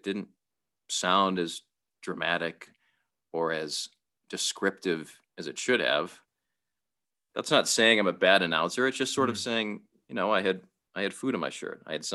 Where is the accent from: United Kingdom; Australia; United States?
United States; Massachusetts; Yeah, this is going to sound random. I'm from Massachusetts